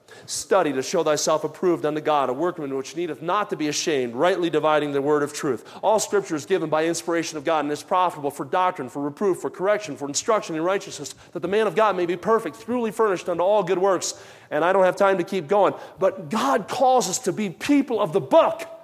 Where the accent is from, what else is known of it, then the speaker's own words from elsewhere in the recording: Pennsylvania, United States; Because the alternative is where I grew up in the Delaware Valley, it's yous guys.